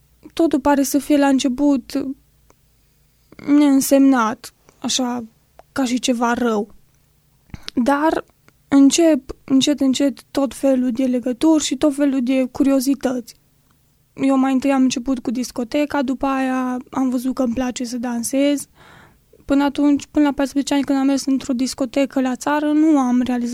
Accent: Zalău, Sălaj County, Romania; am aproape 24 de ani și sunt din Zalău.

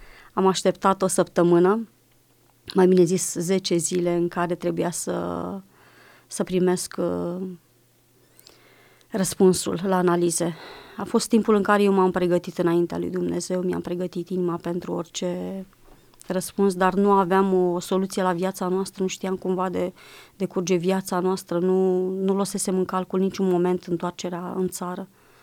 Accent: Romania; now in Spain; și-a dat seama că sunt româncă după nume

